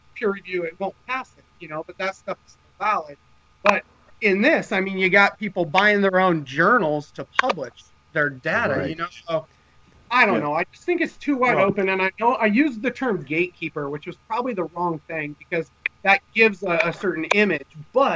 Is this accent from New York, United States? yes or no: no; Washington, United States; I grew up in Washington, you know, out in the wilderness, spent time alone out there plenty of times.